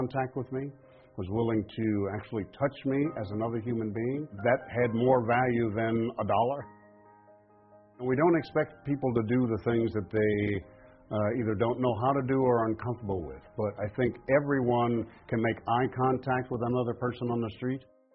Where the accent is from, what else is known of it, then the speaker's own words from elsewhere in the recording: Chicago, Illinois, United States; moved away as an adult; also born or lived in Mississippi; now in California, United States; I was born in Mississippi, raised in Chicago, came out to California in the mid-70s to attend college.